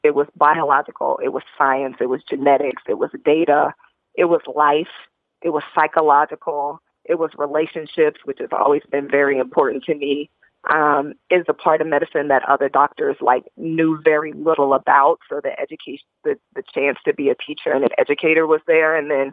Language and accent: English; Indianapolis, Indiana, United States; So I was a young Black girl growing up in Indianapolis, Indiana. I didn't have doctors in my family.